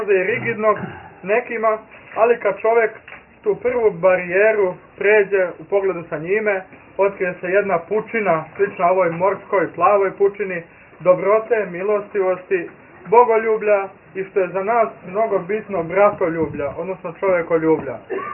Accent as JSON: {"language": "Serbian", "region": "Vojvodina", "country": "Serbia", "tie": "born or raised there", "said": "inače rodom sam iz Srema"}